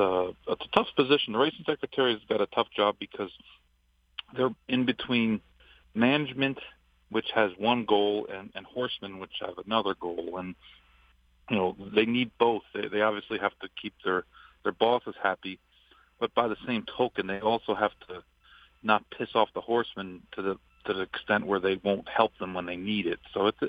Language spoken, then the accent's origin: English; Saratoga Springs, New York, United States; growing up in Saratoga, the harness track was open, you know, most of the year